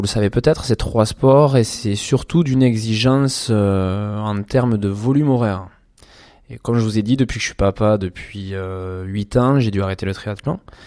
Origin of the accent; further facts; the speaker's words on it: Pavie, Occitanie, France; Je suis quelqu'un qui suis très proche de la nature. Je suis de Pavie, moi.